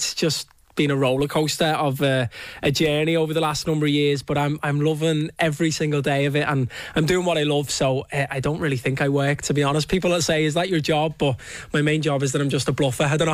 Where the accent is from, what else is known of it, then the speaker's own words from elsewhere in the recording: North West England, United Kingdom; accent: Scouse; Probably my Scouse accent, to be honest.